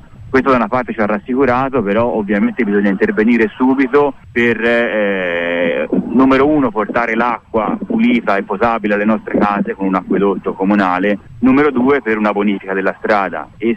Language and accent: Italian; Empoli, Tuscany, Italy; also born or lived in Varese, Lombardy; io sono originario qui di Empoli, però per motivi di lavoro ho lavorato molti anni in Lombardia, in provincia di Varese, dove ho cresciuto la mia famiglia. Dopo un po' abbiamo deciso di tornare in Toscana per vivere in campagna, all'aria aperta